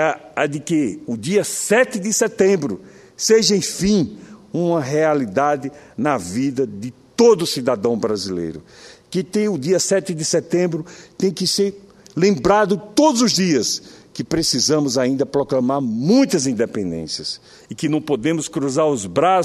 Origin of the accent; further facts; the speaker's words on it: Brazil; Eu sou brasileiro, sim, com muito orgulho.